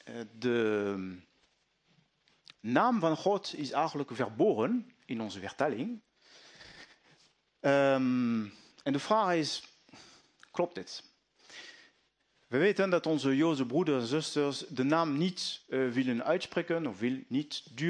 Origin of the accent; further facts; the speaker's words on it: France; accent: French; Dutch is a second language; Ben ik goed te verstaan met mijn Frans accent?